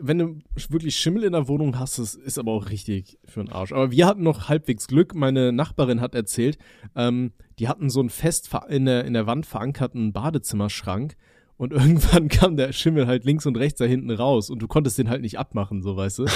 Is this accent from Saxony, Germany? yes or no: no; Aachen, North Rhine-Westphalia, Germany; Ich komme ja aus NRW, also aus Aachen ursprünglich. Da wurdest du ja von Kind auf, wurde es mit so Karnevalsmucke und so weiter zugeballert